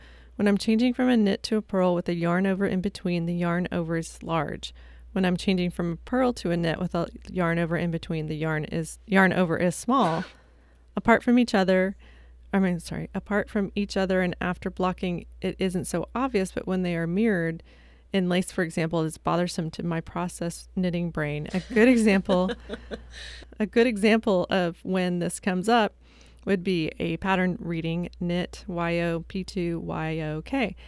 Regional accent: West Lafayette, Indiana, United States; I'm from West Lafayette, Indiana.

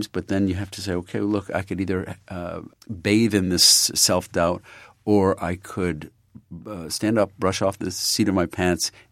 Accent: Elmira, New York, United States; My family, I'm from Elmira, New York, where they used to have typewriter factories, glass factories, shoe factories.

